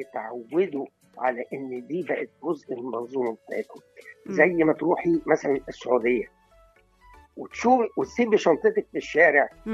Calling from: Cairo, Cairo Governorate, Egypt; من القاهرة.

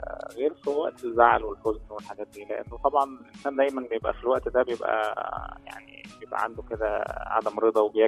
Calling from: Cairo, Cairo Governorate, Egypt; من القاهرة.

